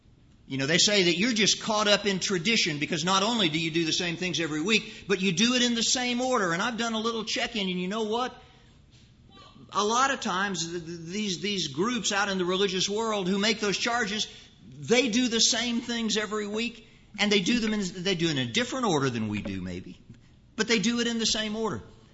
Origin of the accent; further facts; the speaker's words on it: Indiana, United States; growing up in North Central Indiana and pretty much spending the first 18 years of my life in North Central Indiana